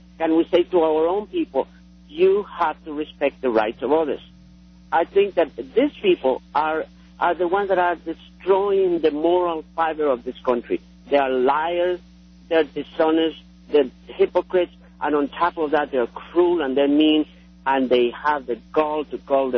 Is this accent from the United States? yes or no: yes; New York, United States; also born or lived in Spain; I came from Spain. Mm. But my parents, actually, I grew up in New York.